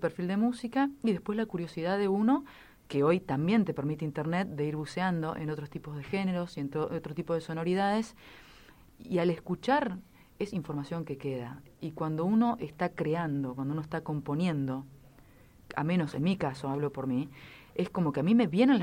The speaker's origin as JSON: {"language": "Spanish", "region": "Corrientes", "country": "Argentina", "tie": "born or raised there", "said": "la raíz folclórica está porque soy de ahí, soy correntina, me crié a la vera del río Corrientes y del Paraná"}